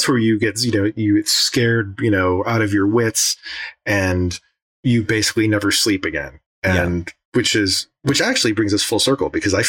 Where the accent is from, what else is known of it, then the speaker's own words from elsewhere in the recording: Rhode Island, United States; So I did do summer camp, like day camp stuff, for a few years when I was growing up in Rhode Island.